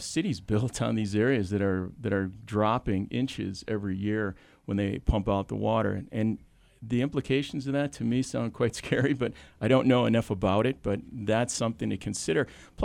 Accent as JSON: {"language": "English", "town": "Chicago", "region": "Illinois", "country": "United States", "tie": "born or raised there", "also_born_or_lived": "Minnesota / Montana", "lives_now": "Utah, United States", "said": "Like, for instance, I grew up in Chicago, so I went to college in Minnesota, I went to grad school in Montana, and moved to Utah"}